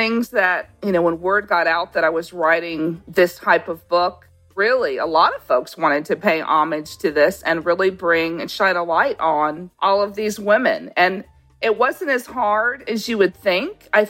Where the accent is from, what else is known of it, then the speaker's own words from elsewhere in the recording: Los Angeles, California, United States; I started going to Alabama from the age of 8. I grew up in Los Angeles, as you know.